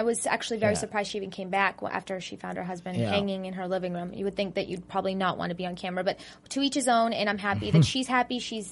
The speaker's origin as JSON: {"language": "English", "region": "Massachusetts", "country": "United States", "said": "and I'm from Massachusetts, so we had Salem not very far away."}